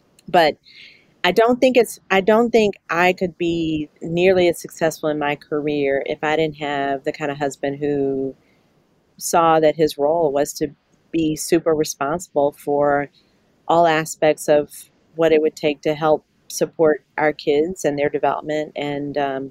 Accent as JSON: {"language": "English", "town": "Atlanta", "region": "Georgia", "country": "United States", "tie": "born or raised there", "said": "they're mainly women that I grew up with in Atlanta."}